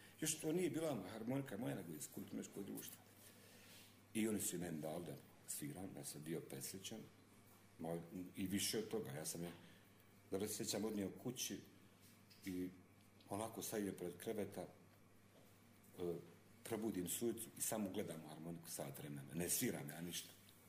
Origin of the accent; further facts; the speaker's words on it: Čajniče, Republika Srpska, Bosnia & Herzegovina; born there; Jesam, ja sam rođen u Čajniću.